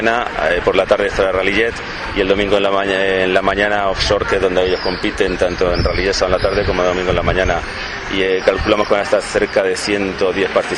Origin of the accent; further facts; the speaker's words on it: Region of Murcia, Spain; soy murciano también